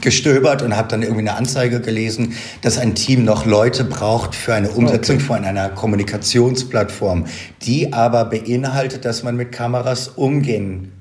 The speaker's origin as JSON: {"language": "German", "town": "Baden-Baden", "region": "Baden-Württemberg", "country": "Germany", "tie": "born there", "also_born_or_lived": "Frankfurt", "moved": "as an adult", "lives_now": "Berlin, Germany", "said": "Genau, ich bin in Baden-Baden geboren und zwischen Baden-Baden und Frankfurt habe ich dann irgendwann mal studiert. Und dann eben von dort nach Frankfurt und von Frankfurt dann nach Berlin."}